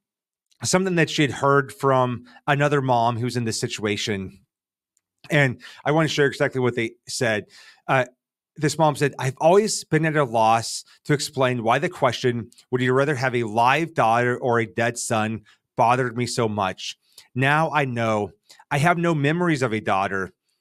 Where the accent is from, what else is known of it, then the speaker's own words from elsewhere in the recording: Nebraska, United States; Growing up in Nebraska, a lot of people's identity was in farming and ranching.